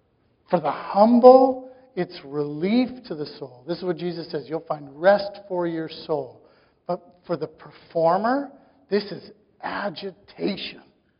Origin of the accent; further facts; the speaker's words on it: Saskatchewan, Canada; I grew up in Saskatchewan.